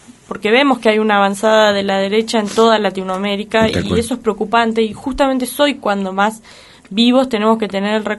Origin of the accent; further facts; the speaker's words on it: Argentina; nuestra identidad como argentinos